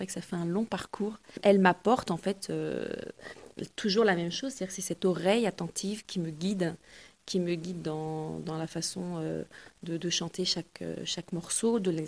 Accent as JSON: {"language": "French", "country": "France", "said": "je suis française, il y a énormément de choses magnifiques dans ce répertoire français"}